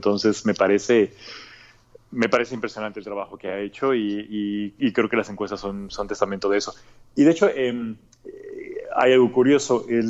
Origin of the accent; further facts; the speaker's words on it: Mexico; Bueno, yo soy, como buen mexicano, cualquier bebida de agave, ¿no?